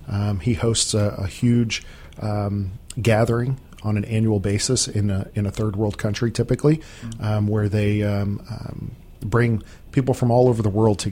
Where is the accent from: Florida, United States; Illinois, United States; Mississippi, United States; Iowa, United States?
Florida, United States; Tampa; Grew up over in North Tampa, and went to Gaither High School.